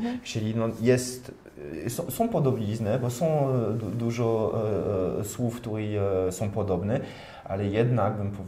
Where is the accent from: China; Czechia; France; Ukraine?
France; first language French; Polish is a second language; now in Poland; Bo ja się urodziłem we Francji, to jest język, który mówiłem od dziecka, to jest język, który się uczyłem w szkole, to jest język, który obtaczał mnie totalnie, jak się wychowałem we Francji.